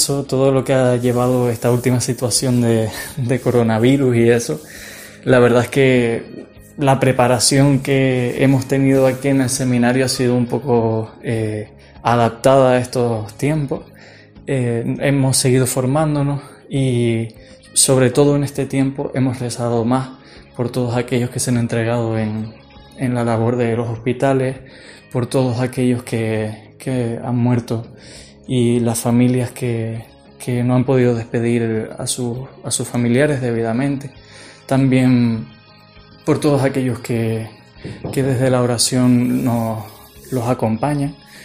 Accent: Arguayo, Canary Islands, Spain; seminarista de Santiago del Teide, concretamente de Arguayo. Tengo 23 años.

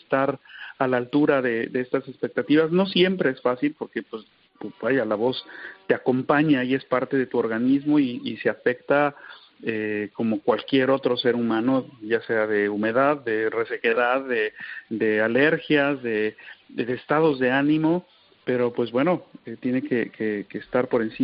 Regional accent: Mexico; como mexicano, es algo que me llena siempre de muchísima emoción y además de muchísimo orgullo, porque pues es parte de nuestro acervo cultural popular en mi país.

